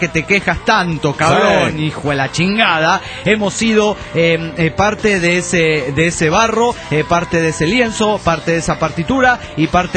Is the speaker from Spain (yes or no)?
yes; Canary Islands, Spain; Soy el clandestino de las Islas Canarias.